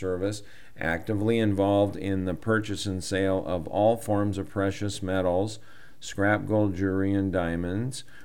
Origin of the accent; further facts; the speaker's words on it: Montana, United States; I come from Montana.